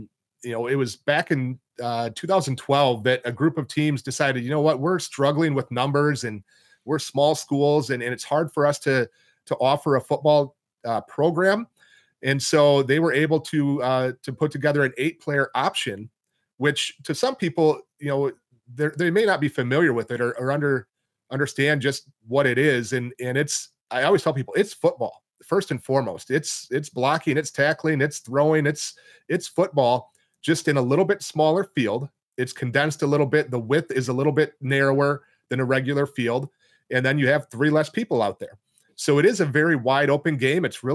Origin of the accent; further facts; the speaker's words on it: Richland Center, Wisconsin, United States; including WRCO in Richland Center, which is my hometown.